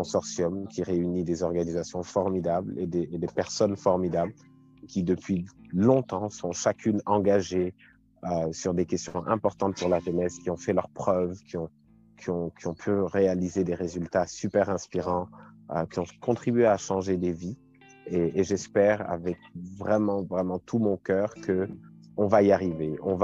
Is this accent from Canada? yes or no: no; Senegal; J'ai 30 ans, je suis sénégalais. Je suis né ici et j'ai grandi ici. J'ai fait mon parcours scolaire ici.